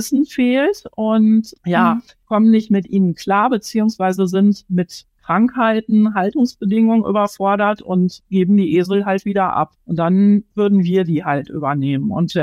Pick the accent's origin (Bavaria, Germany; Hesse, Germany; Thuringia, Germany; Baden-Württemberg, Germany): Hesse, Germany; Frankenberg an der Eder; Ich komme aus Frankenberg an der Eder.